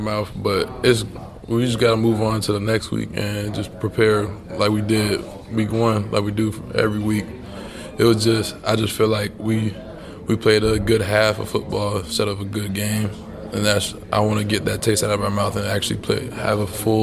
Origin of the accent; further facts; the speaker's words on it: Miami, Florida, United States; I'm from Miami, Florida. I went to Christopher Columbus High School.